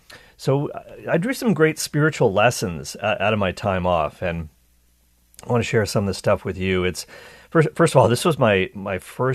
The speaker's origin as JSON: {"language": "English", "town": "Cole Harbour", "region": "Nova Scotia", "country": "Canada", "said": "That's where I'm from. I'm from Nova Scotia. From Cole Harbour, Nova Scotia, and my dear wife had never been to my home province."}